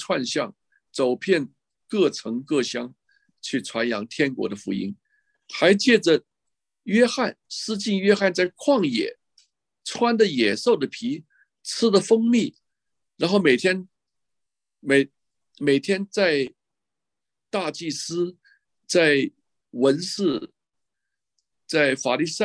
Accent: China; 你想想，你我从小到大，我们在中国大陆长大

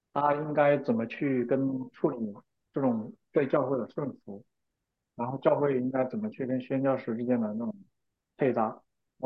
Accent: China; 我觉得中国人很难逃脱这种邪恶的捆绑在里面

